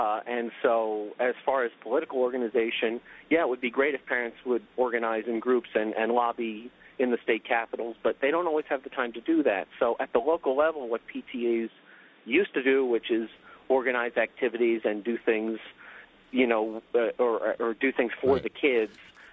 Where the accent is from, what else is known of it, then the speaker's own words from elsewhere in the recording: New Jersey, United States; I'm from New Jersey where the state is fairly generous on per pupil spending.